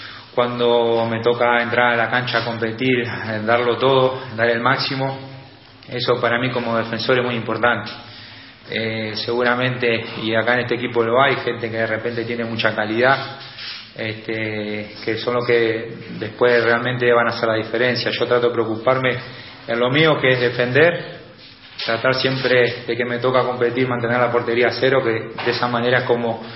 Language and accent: Spanish; Uruguay; No sé, es verdad que los uruguayos somos muy competitivos.